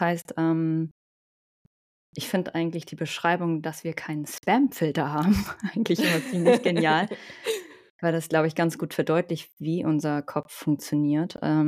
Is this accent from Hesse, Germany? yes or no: no; Hamburg, Germany; Ich komme aus Hamburg, habe den Großteil meines Lebens hier in Hamburg verbracht. Sitze hier gerade im Homeoffice in wunderschönen Bahrenfeld.